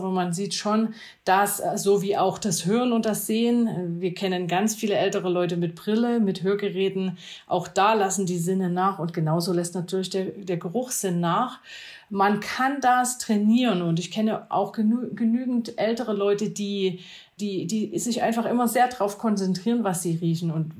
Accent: Saxony, Germany; liegt sicherlich auch an meiner Abstammung. Ich komme auch aus Sachsen, ganz bei Ihnen in der Nähe.

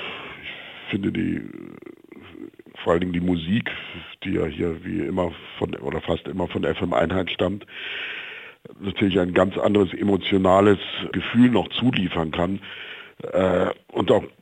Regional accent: West Germany, Germany; Das wusste ich, ich bin Westdeutscher, in dem Maße überhaupt nicht.

